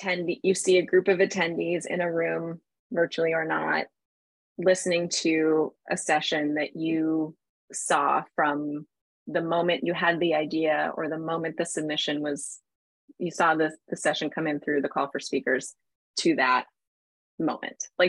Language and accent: English; Queens, New York, United States; now in Boston, United States; Mets. Oh, exactly. I grew up in Queens. Come on.